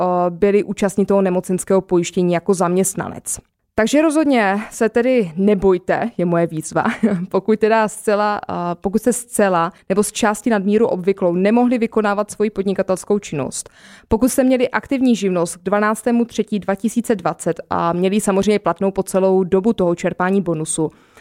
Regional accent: Moravian-Silesian Region, Czechia; jak se říká u nás na Ostravsku, odkud pocházím

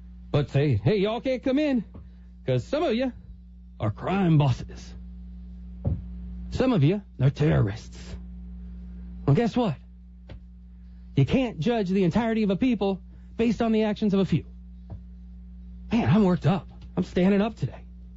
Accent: United States; born there; I'm a mutt. Because I'm American. Because I was born here.

